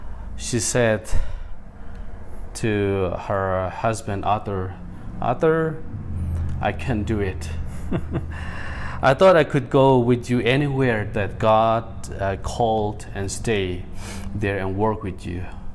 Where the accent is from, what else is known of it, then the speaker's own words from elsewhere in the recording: Chin State, Myanmar; I was specifically from Hakka Chin State, mm-hmm. Burma, west part of the country.